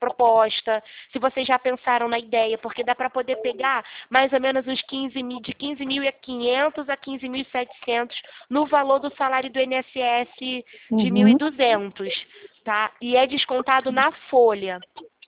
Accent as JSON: {"language": "Portuguese", "town": "Nova Iguaçu", "region": "Rio de Janeiro", "country": "Brazil", "said": "Eu sou de Nova Iguaçu."}